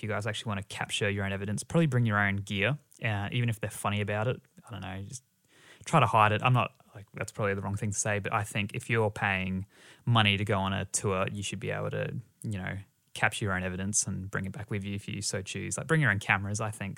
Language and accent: English; Brisbane, Queensland, Australia; this one is back in my hometown of Brisbane